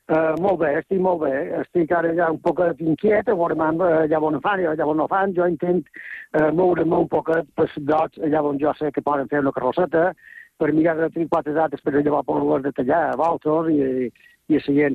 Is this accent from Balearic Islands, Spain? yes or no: yes; Muro, Balearic Islands, Spain; Però em sent més encara del meu poble, que el Muro, ho sent, ho visc i això és així.